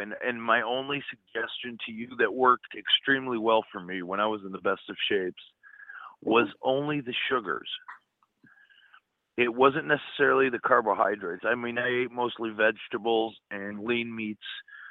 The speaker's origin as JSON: {"language": "English", "town": "Waterbury", "region": "Connecticut", "country": "United States", "said": "And I'm from Waterbury, Connecticut, so we're still getting some crazy winds over here."}